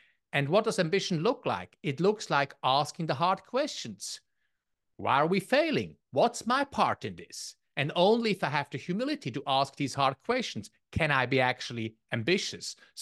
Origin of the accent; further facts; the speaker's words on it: Switzerland; English is a second language; I am from Switzerland and I have an accent indeed.